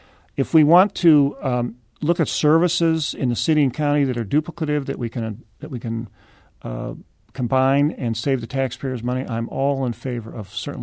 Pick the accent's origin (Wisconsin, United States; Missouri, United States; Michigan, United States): Missouri, United States; Kirkwood; I'm from Kirkwood, obviously